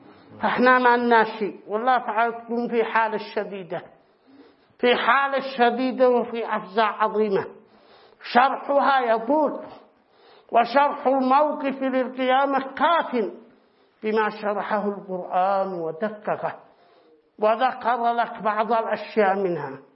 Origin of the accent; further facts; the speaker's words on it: Yemen; ثم عندنا في اليمن نميزه من أي قبيلة، ثم نميزه من أي أسرة